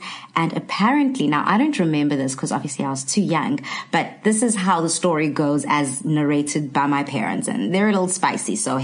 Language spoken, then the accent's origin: English; Durban, KwaZulu-Natal, South Africa; I am 28 years old, born and bred in Durban